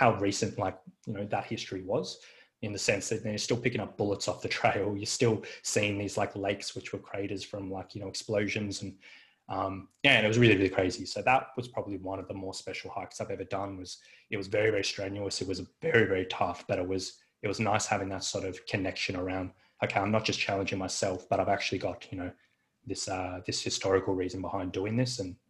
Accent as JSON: {"language": "English", "country": "Australia", "said": "as an Aussie, it's a real big deal for us to hear about the stories and what everyone went through."}